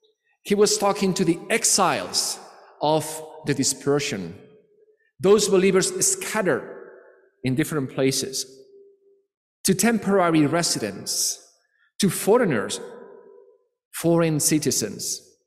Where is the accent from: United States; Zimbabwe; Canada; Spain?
Spain; English is a second language; Even when we say, some of us, we are going home for Christmas, referring to my home country where I am a citizen in Spain, this is just a way of talking